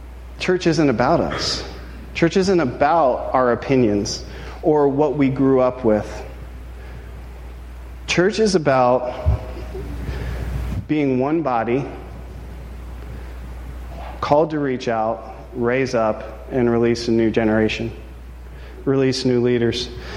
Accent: Cincinnati, Ohio, United States; I grew up in Cincinnati, Ohio. And as Matt pointed out, that's like northern Kentucky.

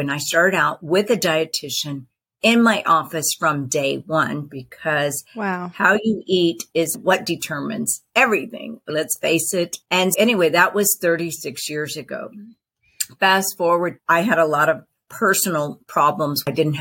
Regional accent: Texas, United States; First of all, I grew up in Texas, and my mother was all about feeding us naturally.

